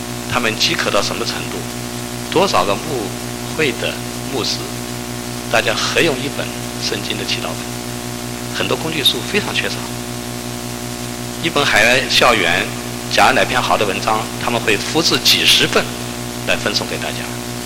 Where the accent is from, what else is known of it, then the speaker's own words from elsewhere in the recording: United States; 我简直不敢跟别人说我是美国来的